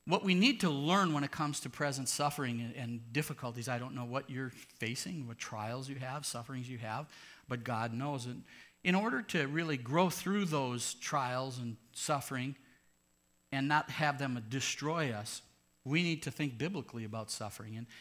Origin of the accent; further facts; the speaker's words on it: Wisconsin, United States; I grew up right outside of the Green Bay Area